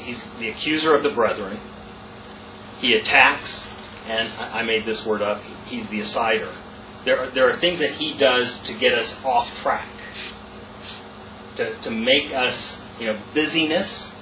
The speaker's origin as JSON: {"language": "English", "country": "Guatemala", "tie": "born or raised there", "said": "I grew up in Guatemala."}